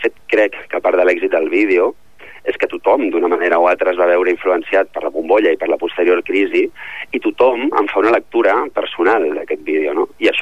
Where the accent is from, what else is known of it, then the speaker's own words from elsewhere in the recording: Ripollet, Catalonia, Spain; del que sempre explico que sóc de Ripollet